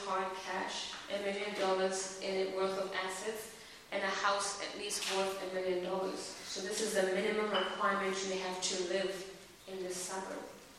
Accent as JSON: {"language": "English", "country": "Botswana", "said": "I'm from Botswana, okay."}